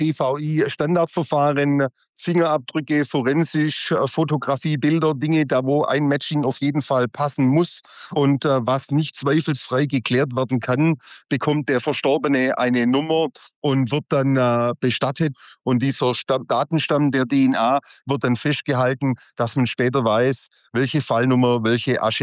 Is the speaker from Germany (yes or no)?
no; Austria; Nicht wie bei uns in Österreich, wie in Europa.